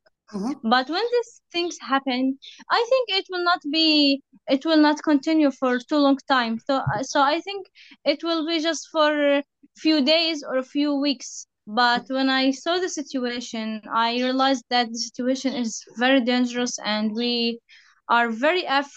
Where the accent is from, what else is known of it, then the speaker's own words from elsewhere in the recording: Gaza Strip, Palestine; English is a second language; I'm in the north, but at the first days, we evacuated to Rafah. We have some relatives here.